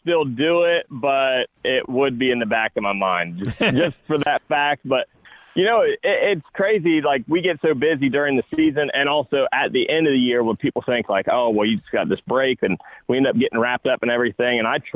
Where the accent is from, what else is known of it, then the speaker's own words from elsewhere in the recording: Ohio, United States; Didn't go to Ohio State, but you know, if you're born and raised in Ohio, you're like pretty much born with that spoon in your mouth that you got to be an Ohio State fan.